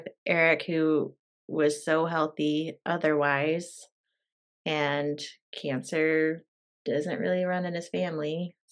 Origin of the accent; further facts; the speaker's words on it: Eugene, Oregon, United States; I grew up in North Eugene, and I just remember, like, smelling it anytime I went to West Eugene